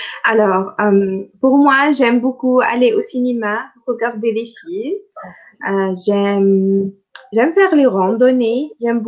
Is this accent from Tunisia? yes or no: yes; Tunisia; first language Arabic; French is a second language; pour moi, le français, c'est ma deuxième langue. Ma première langue, c'est l'arabe. Mais ici, en Tunisie, tout le monde doit apprendre le français à l'école. Donc, j'ai commencé à l'apprendre à l'âge de 8 ans.